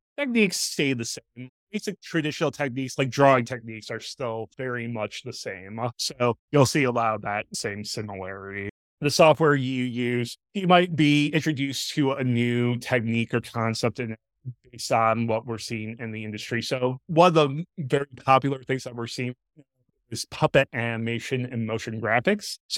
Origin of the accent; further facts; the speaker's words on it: Michigan, United States; Michigan, for me, it's my home state. It's where I grew up.